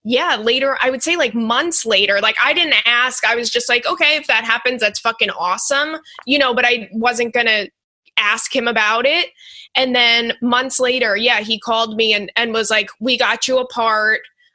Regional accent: Long Island, New York, United States; you would be perfect for this, you know, because I'm from Long Island.

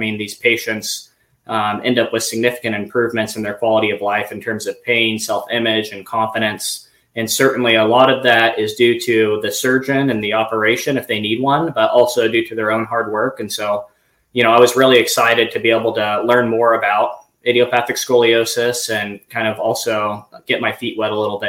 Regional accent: Salina, Kansas, United States; I grew up in Salina, Kansas. It's a smaller town in central Kansas.

